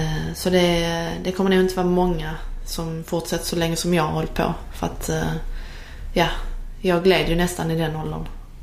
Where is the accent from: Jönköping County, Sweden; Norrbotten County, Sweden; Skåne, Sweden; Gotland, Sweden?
Skåne, Sweden; Harlösa; Fram till jag var kanske 11 när vi flyttade ifrån Harlösa då. Och sen var det bara tjejfotboll efter det.